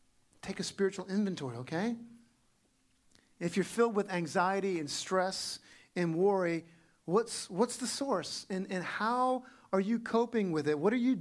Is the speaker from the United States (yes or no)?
yes; Louisiana, United States; I'm from Louisiana, so I feel really at home in a swamp in the marshes.